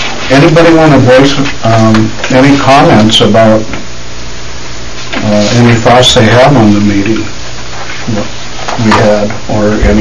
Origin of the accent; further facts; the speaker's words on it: Gresham, Oregon, United States; I grew up in the Gresham area, and the Portland metropolitan area is three counties, and nobody cares.